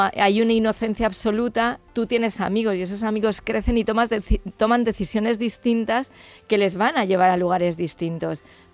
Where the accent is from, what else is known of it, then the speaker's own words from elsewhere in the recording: Guadalajara, Castilla-La Mancha, Spain; yo, que soy de Guadalajara, no las tengo normalizadas